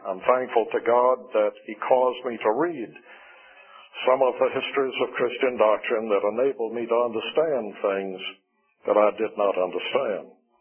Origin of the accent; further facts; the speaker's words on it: South Carolina, United States; I grew up in South Carolina, and I know Thornwell Orphanage